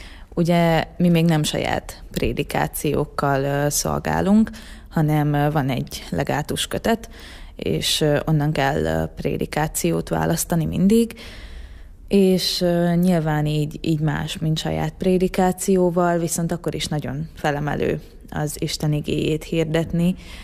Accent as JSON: {"language": "Hungarian", "region": "Zakarpattia Oblast", "country": "Ukraine", "said": "a kishogom is szintén otthon Kárpátalján tanul."}